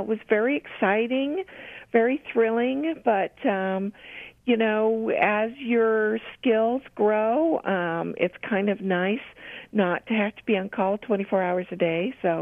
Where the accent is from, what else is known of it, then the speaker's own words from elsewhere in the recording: Oregon, United States; born there; also born or lived in Rochester, United States; I was born in Oregon, uh-huh. And I loved upstate New York. I moved there with my company, uh-huh.